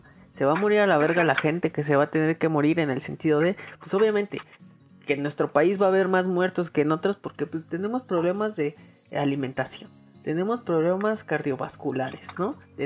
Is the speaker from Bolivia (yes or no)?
no; Mexico; Y también la responsabilidad del paciente, porque como mexicanos, creo que no, yo lo quiero percibir así.